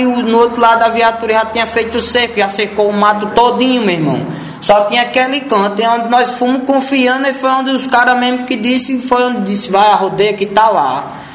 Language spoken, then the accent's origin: Portuguese; Natal, Rio Grande do Norte, Brazil; born there; Eu nasci lá no Natal.